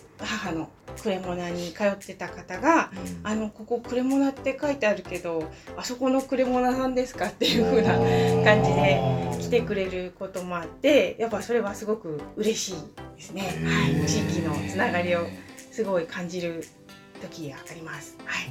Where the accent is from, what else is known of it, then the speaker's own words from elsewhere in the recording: Fuchu, Tokyo, Japan; 私は生まれも育ちも府中のこのもみじが丘なんですけど、実家すぐ近くにあって、